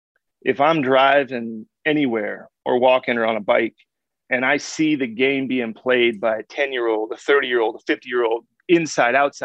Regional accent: Danville, United States; my upbringing matters for that reason.

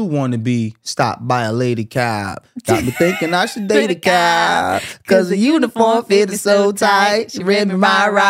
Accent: New York, United States; I'm from New York.

